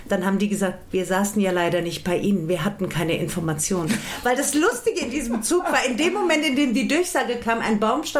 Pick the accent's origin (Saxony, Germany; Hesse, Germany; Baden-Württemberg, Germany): Hesse, Germany; Frankfurt; nein, das ist meine Heimatstadt, ich erkenne Frankfurt, da sind die Hochhäuser.